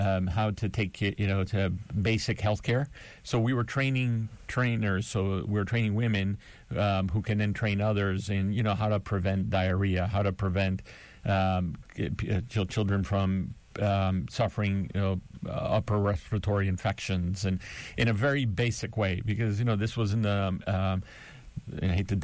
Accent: Miami, Florida, United States; And so I grew up in Miami in a very Miami, by the way, that is not the one that we think about today, you know, with … South Beach. It was a sleepy town.

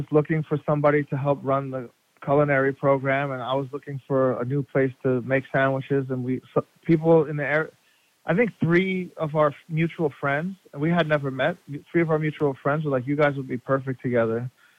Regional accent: New York City, New York, United States; now in Catskills, United States; I think a lot of it has to do with like growing up in New York City. I always, as a kid, wanted to leave New York City.

